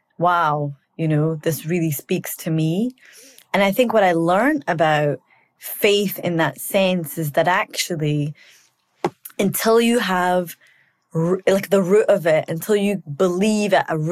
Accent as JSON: {"language": "English", "region": "Scotland", "country": "United Kingdom", "tie": "born or raised there", "said": "I grew up in Scotland. I went to probably white school. You know, it took a while before I found Muslims"}